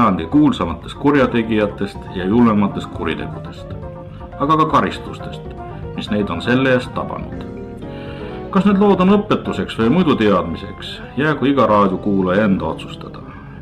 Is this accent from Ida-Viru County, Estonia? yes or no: no; Tallinn, Harju County, Estonia; now in Muuga, Estonia; olen 53 aastat vana, põline nõmmekas, nüüd küll asjaolude sunnil muuga elanik.